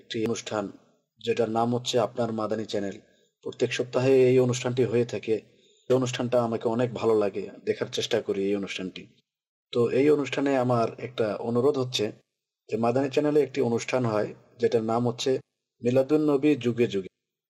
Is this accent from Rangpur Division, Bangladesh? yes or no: yes; Nilphamari, Rangpur Division, Bangladesh; আমার বাড়ি নীলফামারি।